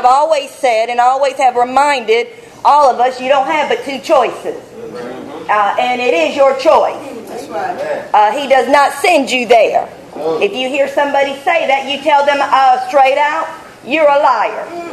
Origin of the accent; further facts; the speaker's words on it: South Carolina, United States; I'm not from England. I don't speak the vowel and, you know, the rest of that stuff. Amen? I'm from South Carolina. I say hey and y'all.